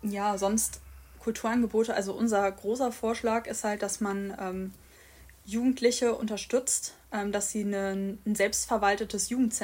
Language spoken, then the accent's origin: German; Cologne, North Rhine-Westphalia, Germany; born there; bei uns in Köln, ich komme ja gebürtig aus Köln